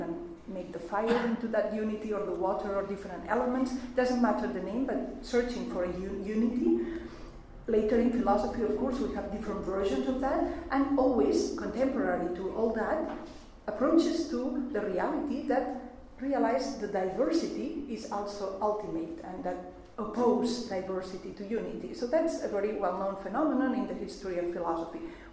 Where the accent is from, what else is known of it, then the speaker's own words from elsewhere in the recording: Barcelona, Catalonia, Spain; born there; English is a second language; also born or lived in United States; I came from the United States. I'm born in Barcelona, but I had gone there to do my training in medicine, in infectious diseases.